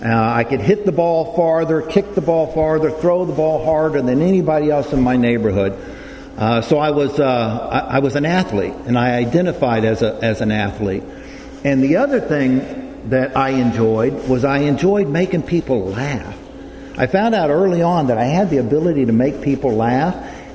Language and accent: English; San Antonio, Texas, United States; born there; So, it starts 66 years ago in 1955. I was born in San Antonio, Texas.